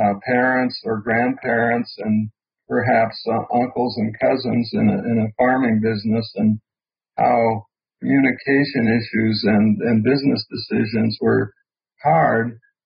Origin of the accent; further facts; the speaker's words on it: Montana, United States; I was born in Montana and raised on a farm that our family lost in 1948 to a foreclosure